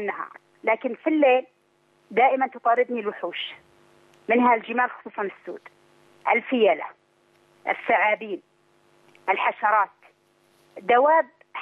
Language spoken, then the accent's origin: Arabic; Saudi Arabia; أنا من السعودية يا شيخ.